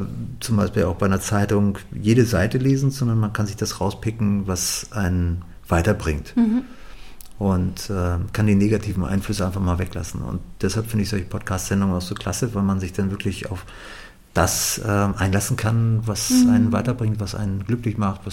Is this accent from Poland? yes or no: no; Northern Germany, Germany; Ich komme halt aus dem Norden.